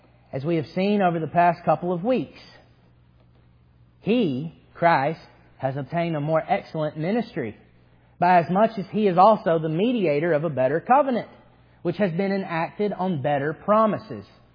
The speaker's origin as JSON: {"language": "English", "region": "the South", "country": "United States", "said": "I'm from the South, forgive me."}